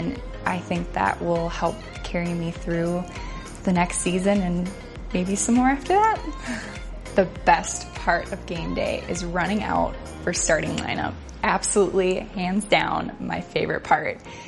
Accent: Minnesota, United States; I'm from Matamidi, Minnesota, and this is my second year as an MVC.

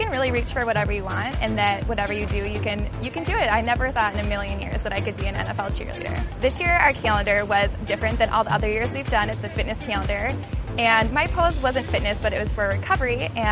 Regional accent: Oakdale, Minnesota, United States; I'm from Oakdale

